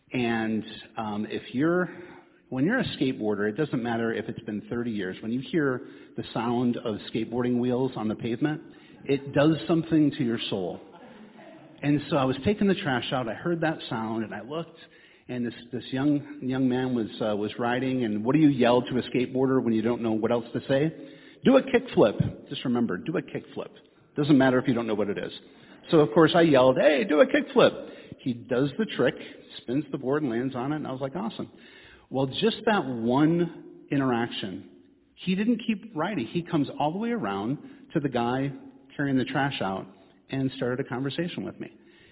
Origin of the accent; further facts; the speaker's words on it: Chicago, Illinois, United States; I'm from Chicago, and I remember growing up as a skateboarder and playing other sports too, but as a skateboarder, I found my people.